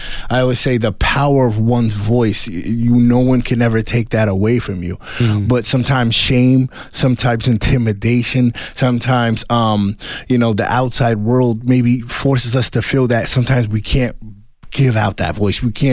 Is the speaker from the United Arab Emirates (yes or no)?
no; Uganda; also born or lived in Nairobi; And I was born in Nairobi. I'm from Uganda, right? So I come from a place where poverty is normal. People live under $1 a day.